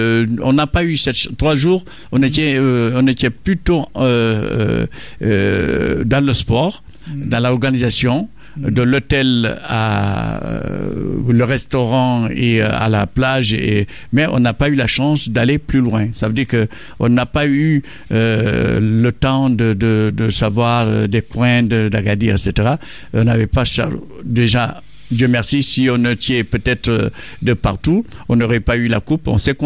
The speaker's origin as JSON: {"language": "French", "country": "Senegal", "said": "mais moi, je suis chez moi au Maroc. Et ils savent déjà que je suis sénégalais"}